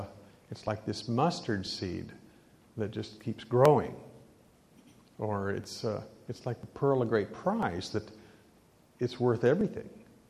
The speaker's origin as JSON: {"language": "English", "region": "Nebraska", "country": "United States", "tie": "born or raised there", "said": "I grew up in Nebraska, and so hopefully it'll be better."}